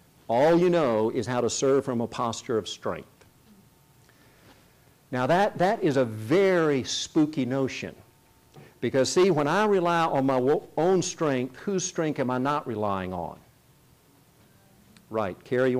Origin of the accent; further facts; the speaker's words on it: South Korea; he was already a legend in Korea when I was growing up in Korea.